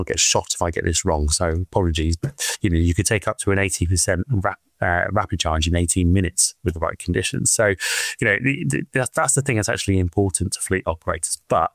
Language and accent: English; Swindon, South West England, United Kingdom; And then I, like everyone else, I grew up in Swindon.